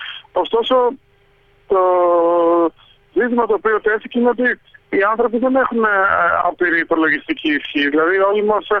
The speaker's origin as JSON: {"language": "Greek", "region": "Crete", "country": "Greece", "said": "Είμαι από την Κρήτη, ναι. Και από τους δύο γονείς, ο παπάς είναι από τα Χανιά και η μαμά από την Ιεράπετρα."}